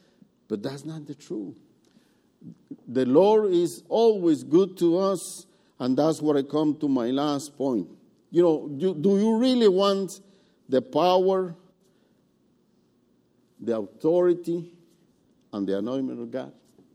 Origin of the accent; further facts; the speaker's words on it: Guatemala; English is a second language; moved away as an adult; now in Canada; I'm from Guatemala, Central America